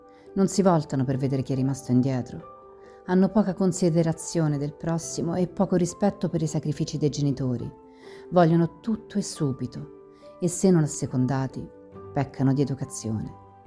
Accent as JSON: {"language": "Italian", "town": "Maglianico", "region": "Abruzzo", "country": "Italy", "tie": "born there", "said": "Sono nata a Maglianico, in provincia di Chieti, nella Valle dei Sensi, ove la collinetta fa da piedistallo al piccolo comune."}